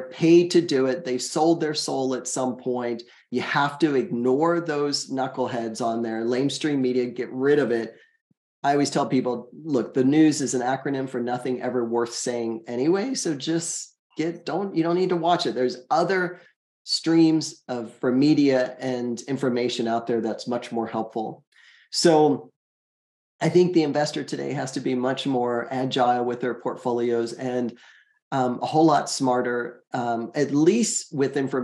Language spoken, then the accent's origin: English; United States; now in Canada; I live up in British Columbia and I'm a Canadian permanent resident. And as people would ask me, well, are you going to give up your U.S. passport? And I always say, no, of course not. I'm a U.S. citizen. I'm proud to be American.